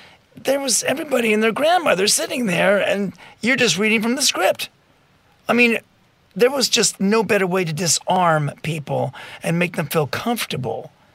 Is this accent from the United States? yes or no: yes; Whittier, California, United States; My parents spoke Spanish. My father was from Chihuahua, Mexico, but I was raised in Whittier, California.